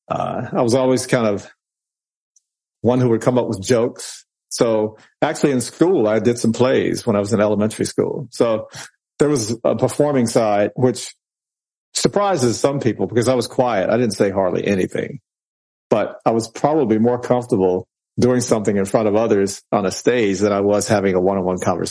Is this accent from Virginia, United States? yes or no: yes; Virginia, United States; I grew up in Virginia. So just kind of outside of Charlottesville, Virginia, in a small town. So I'm native of Virginia. Spent most of my time though in Northern Virginia.